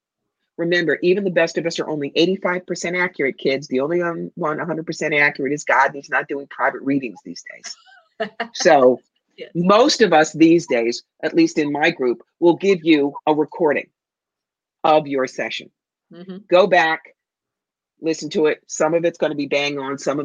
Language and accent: English; New York, United States; I am a New Yorker.